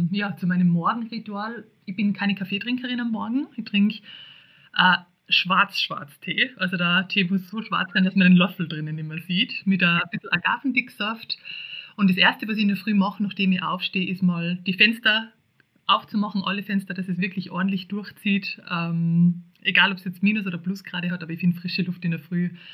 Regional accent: Salzburg, Austria; ich bin auf dem Bauernhof aufgewachsen und auf einem der höchsten Bauernhöfe im Land Salzburg.

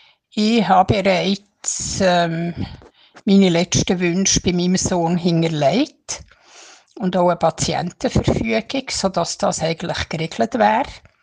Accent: Bern, Switzerland; dieses Jahr 2023 74 Jahre alt. Ich komme aus der Schweiz, ursprünglich aus dem Kanton Bern.

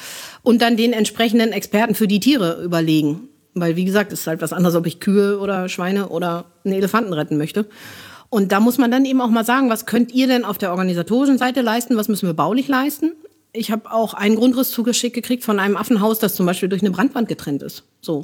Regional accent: Northern Germany, Germany; ich komme aus Norddeutschland

